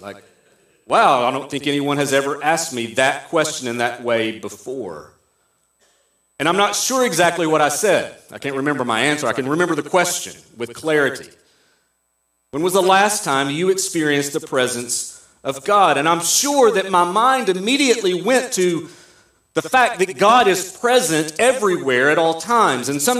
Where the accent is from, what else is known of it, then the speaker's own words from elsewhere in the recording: the South, United States; accent: southern; sorry, my little southern accent just came out, lifetime.